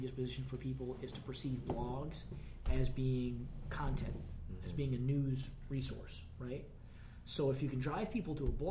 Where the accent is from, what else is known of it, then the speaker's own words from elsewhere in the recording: Florida, United States; Now, I'm from Florida, man. We got some of the worst schools in the nation down there, you know?